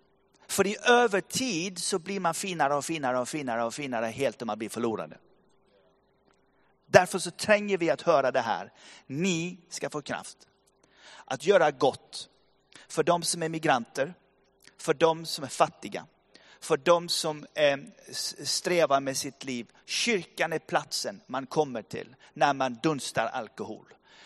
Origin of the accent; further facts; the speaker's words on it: Bergen, Vestland, Norway; Swedish is a second language; jag växte upp i Tabernaklet, Bergen.